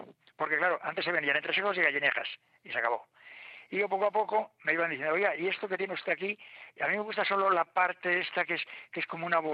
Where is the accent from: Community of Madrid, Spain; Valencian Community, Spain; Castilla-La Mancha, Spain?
Castilla-La Mancha, Spain; yo en mi pueblo, que es en la provincia, en un pueblecito de la provincia de Guadalajara, muy pequeño, he recuperado cosas antiguas.